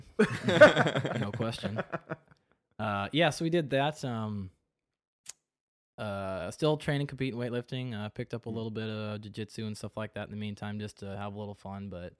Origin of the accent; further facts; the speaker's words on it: Pacific Northwest, United States; Yeah, and we're both from the Northwest, had nothing to do.